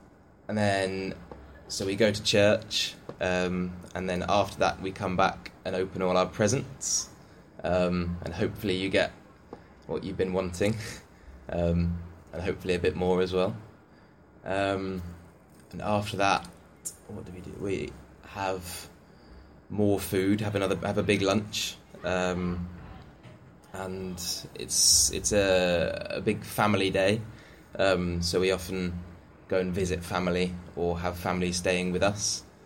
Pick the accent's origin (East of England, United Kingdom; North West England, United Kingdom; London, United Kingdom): East of England, United Kingdom; Cambridge; I'm from Cambridge in England